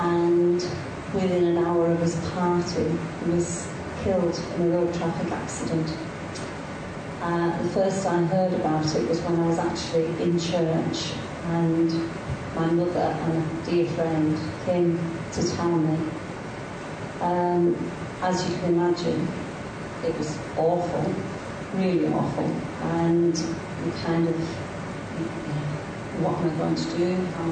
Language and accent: English; Penrith, North West England, United Kingdom; I was brought up in Penrith, and at the time that the accident happened, we lived in Carlisle, but I kept going to the Methodist Church whenever I was at my mother's